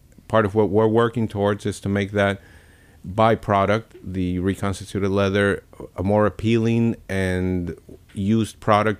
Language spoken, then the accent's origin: English; New York, United States; also born or lived in Argentina; now in Buenos Aires, Argentina; I was born in Argentina, grew up in New York, if it is I grew up actually, and I'm back in Buenos Aires since about 20 years ago.